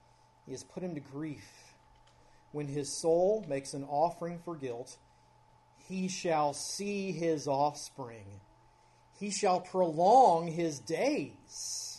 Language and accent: English; Kentucky, United States; also born or lived in Cincinnati; a Navy child, lived in like 300 different places before I met her. I claim Kentucky, even though I was born in Cincinnati.